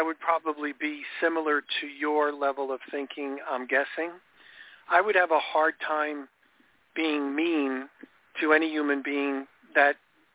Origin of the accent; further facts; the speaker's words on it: New York, United States; the one thing that wasn't very big when I was growing up in New York was the Muslim religions.